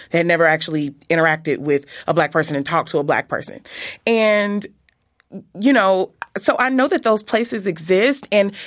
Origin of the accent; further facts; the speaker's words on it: Chicago, Illinois, United States; I went to a big state school. I'm from Illinois, and there were people from rural Illinois. I'm from Chicago.